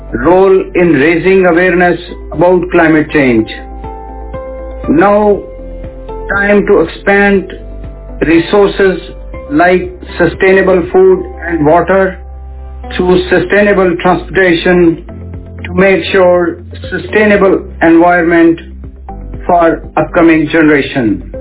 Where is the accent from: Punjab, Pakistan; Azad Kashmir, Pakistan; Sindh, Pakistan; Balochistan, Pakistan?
Punjab, Pakistan; Faisalabad; from Faisalabad, Pakistan.